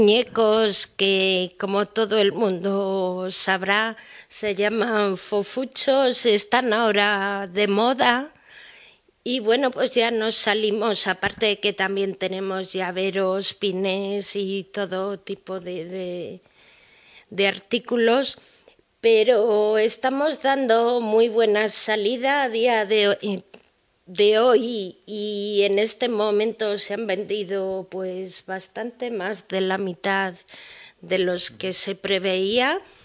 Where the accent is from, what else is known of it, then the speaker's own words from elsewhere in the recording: Castile and León, Spain; pero así somos los castellanos.